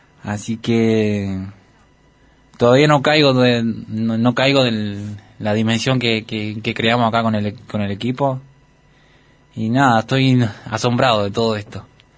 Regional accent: Guadalajara, Jalisco, Mexico; la gente ahí de Guadalajara también, un saludo grande, que es mi pueblo.

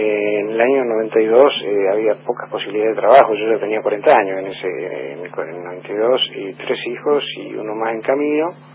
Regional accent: Santa Fe, Argentina; born there; moved away as an adult; now in Río Negro, Argentina; Sí, soy nacido en Santa Fe, sí.

